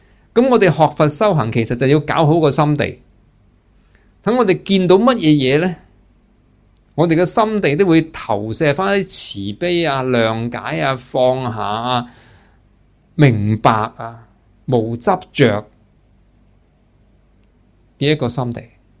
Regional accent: Guangdong, China; 我是广东人，唔到我话事，我啲基因是广东基因，我就做咗广东人。

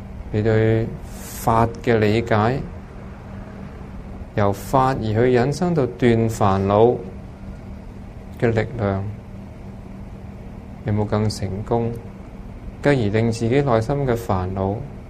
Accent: Hong Kong; 我哋香港人嘅愛國之心，都因為我哋嘅體育健兒，一次又一次咁攞到金牌

